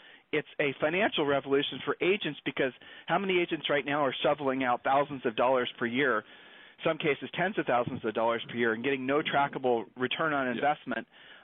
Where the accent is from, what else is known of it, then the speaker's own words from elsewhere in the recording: Ohio, United States; remember, I'm from Ohio, so I'm calling the pot calling kettle black here.